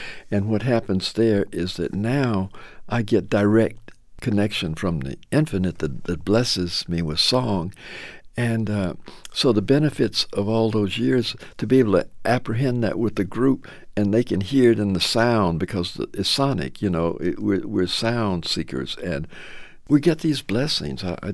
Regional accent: Memphis, Tennessee, United States; whom I grew up with in Memphis

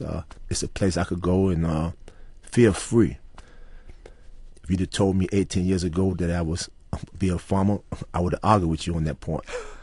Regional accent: Chicago, Illinois, United States; In Chicago on the west side, right there on Roosevelt and Ashland.

